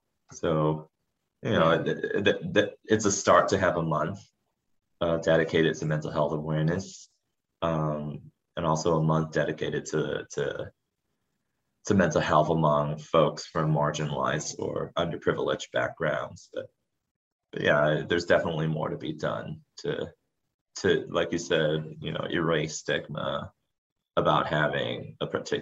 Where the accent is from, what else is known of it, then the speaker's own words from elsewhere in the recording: Singapore; especially growing up in Singapore where I come from